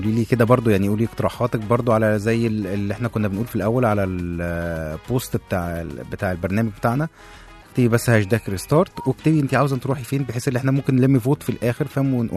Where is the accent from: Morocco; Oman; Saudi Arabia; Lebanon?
Morocco; انا مغربي